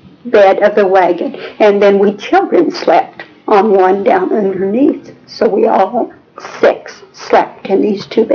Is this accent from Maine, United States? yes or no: no; Holcomb, Kansas, United States; born there; 1914, and I was born near Holcomb, Kansas.